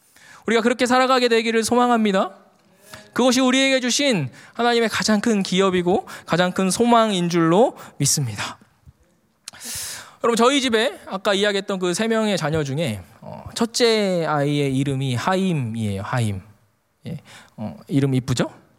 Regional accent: Daejeon, South Korea; 저는 고향이 대전이거든요. 네, 한화 팬이에요.

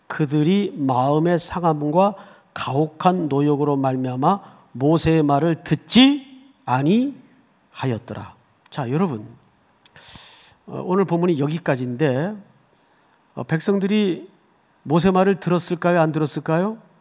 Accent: South Korea; 항상 우리는 부르짖는 기도는 한국 사람들 참 잘하는데

